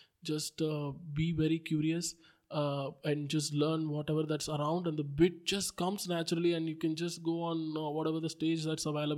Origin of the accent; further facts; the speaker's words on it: Chennai, Tamil Nadu, India; Like, at the end of the day, I'm a guy from Chennai.